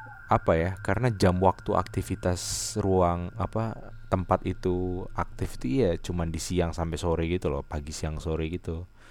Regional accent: Pemalang, Central Java, Indonesia; kayak kalau di kota gue di Pemalang. Itu tuh angker itu bukan rumah angker gitu, tapi penjara.

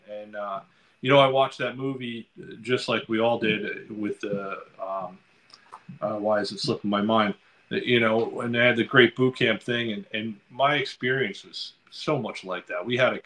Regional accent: Lacey, Washington, United States; We grew up in Lacey, which is not a very cultural diverse town.

